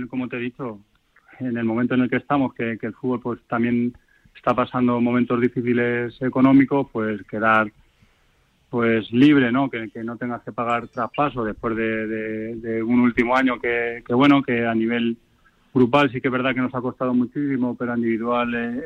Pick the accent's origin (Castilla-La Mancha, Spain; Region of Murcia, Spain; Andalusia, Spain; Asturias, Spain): Castilla-La Mancha, Spain; Motilla del Palancar; yo paso de mi pueblo, yo soy un pueblo de Cuenca, de Motilla del Palancar